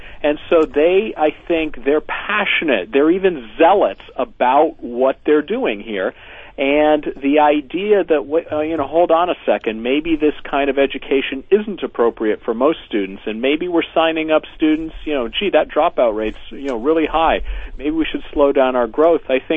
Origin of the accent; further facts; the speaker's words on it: United States; It offends me as an American.